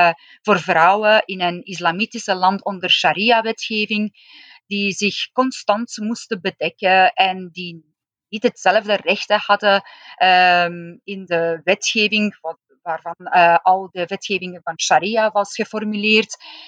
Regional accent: Iran; Ik ben geboren en opgegroeid in Iran.

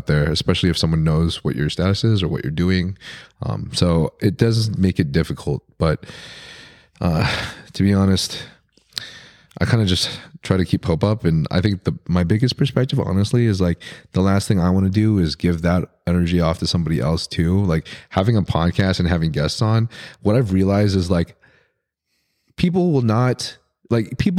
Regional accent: Texas, United States; also born or lived in Arkansas / Indiana; So I grew up in Texas and then Arkansas. And then I went to school at Purdue. I went to school in Purdue, which is in Indiana.

